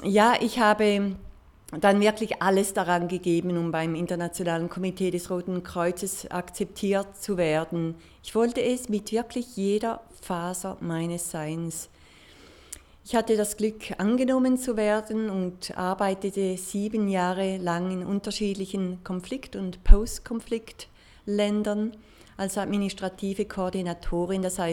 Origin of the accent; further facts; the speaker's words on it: Appenzell, Switzerland; dass ich in einem Dorf, in einem kleinen Dörfchen im Appenzellerland aufwuchs und ich den größten Teil meiner Kindheit draußen im Wald und auf der Wiese verbrachte.